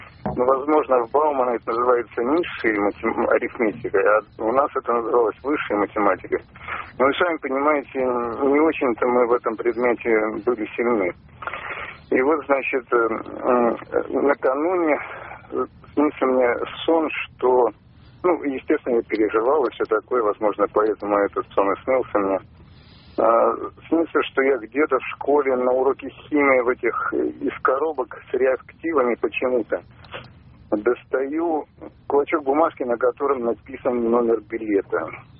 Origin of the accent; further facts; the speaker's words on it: Tolyatti, Samara Oblast, Russia; я из Тольятти.